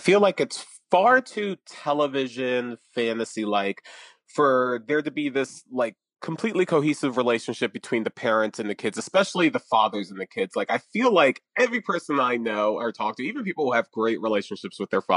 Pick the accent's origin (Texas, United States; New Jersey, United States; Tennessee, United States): New Jersey, United States; Atlantic City; One, because I'm from Atlantic City. I was born there. I have family there.